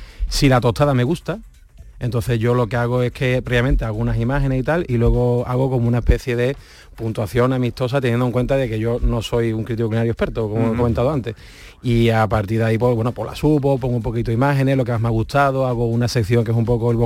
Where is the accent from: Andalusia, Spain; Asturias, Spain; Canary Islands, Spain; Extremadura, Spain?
Andalusia, Spain; Seville; Yo soy de Sevilla.